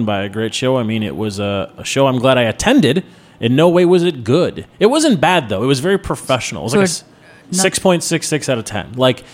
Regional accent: Chicago, Illinois, United States; I was from Chicago, and I don't surprise it took 30 minutes to get to that far.

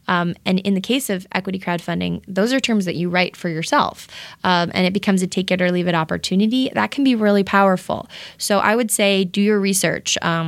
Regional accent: Massachusetts, United States; moved away as an adult; now in Los Angeles, United States; No, I'm from Massachusetts.

